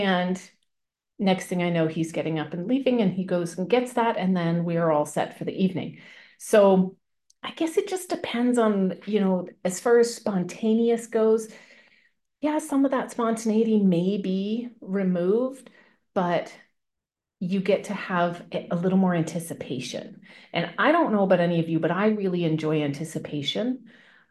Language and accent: English; Canada; I am from Canada and it's kind of my claim to fame that I'm the one and only outside of the states.